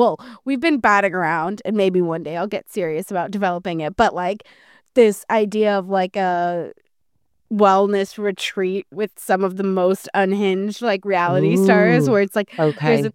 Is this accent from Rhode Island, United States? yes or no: yes; Rhode Island, United States; accent: Rhode Island; now in Florida, United States; when I was a kid, I used to have a very thick Rhode Island accent until I moved to Florid